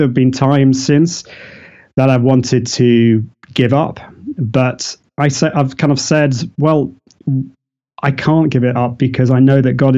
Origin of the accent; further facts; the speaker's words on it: Manchester, North West England, United Kingdom; This was in Manchester, my hometown here in the UK.